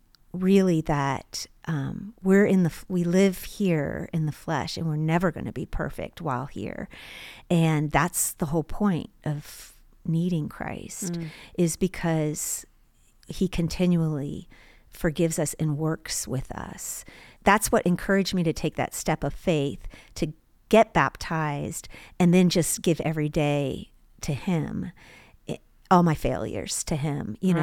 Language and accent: English; Virginia, United States; also born or lived in Honolulu, United States; I was born in Tripler Army Hospital. But most of my life, I've been in Virginia.